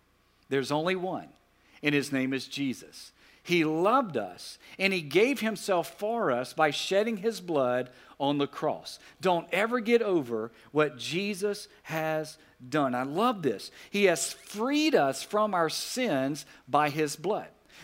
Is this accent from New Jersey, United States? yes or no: no; Alexandria, Louisiana, United States; When I grew up in Alexandria, Louisiana, our neighborhood, you've heard it before, was called Castle Village.